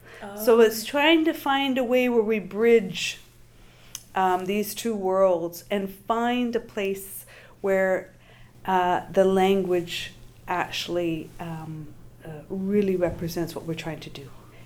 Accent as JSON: {"language": "English", "region": "British Columbia", "country": "Canada", "said": "I'm from the Shiapton First Nation, which is part of the Stolo Nation out in the Fraser Valley. And we are one of 54 Coast Salish Nations in the southwestern BC."}